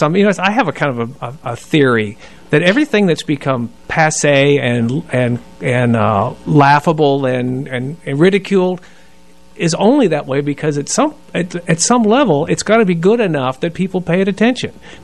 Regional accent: Greensboro, North Carolina, United States; also born or lived in Los Angeles; So my friend lived in Raleigh. I grew up in Greensboro. But Raleigh was a more happening town.

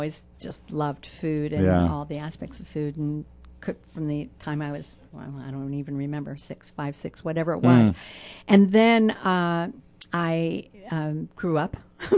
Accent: Pennsylvania, United States; also born or lived in California; I'm originally from Pennsylvania. Near Pittsburgh, Pennsylvania, but spent most of my life in California.

